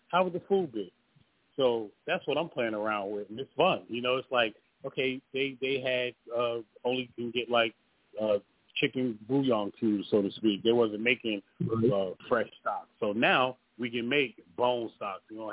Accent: Newark, New Jersey, United States; I grew up in Newark, New Jersey, actually. Yep, I always say I have the heart of New Jersey and the soul of the south, you know.

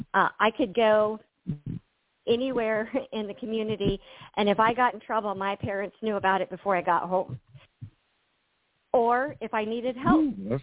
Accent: Wyoming, United States; Yes, sir. Yes. I was born and raised in Wyoming.

